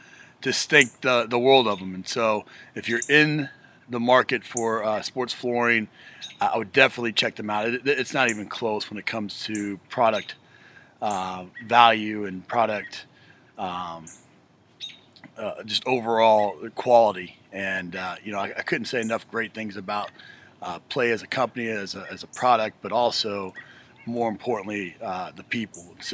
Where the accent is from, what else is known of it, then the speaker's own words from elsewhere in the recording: Midwest, United States; just growing up in the Midwest, lacrosse is a sport that I haven't known a whole lot about